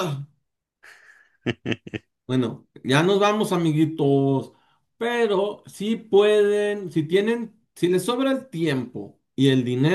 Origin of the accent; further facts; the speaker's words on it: Mexico; pero yo que soy mexicano me la pasé brutal